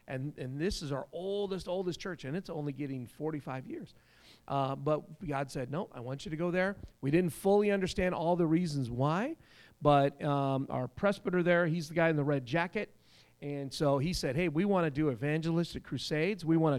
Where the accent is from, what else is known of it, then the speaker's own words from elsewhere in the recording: United States; being an American, we're on the radar when we show up in a Muslim country.